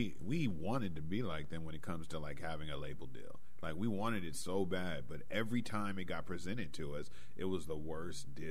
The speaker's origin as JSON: {"language": "English", "town": "Oakland", "region": "California", "country": "United States", "tie": "born or raised there", "said": "growing up in Oakland, I was raised on"}